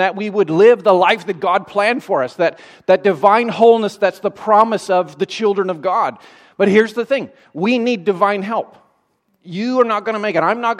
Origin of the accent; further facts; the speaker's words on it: Kelowna, British Columbia, Canada; a mountain range that runs between Vancouver, where I went to Bible college, and my hometown, which is in Kelowna.